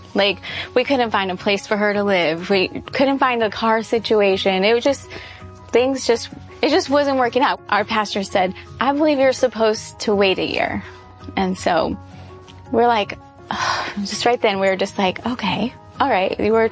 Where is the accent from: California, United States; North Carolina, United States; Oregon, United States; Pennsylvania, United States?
California, United States; Sacramento; I'm from Sacramento, California.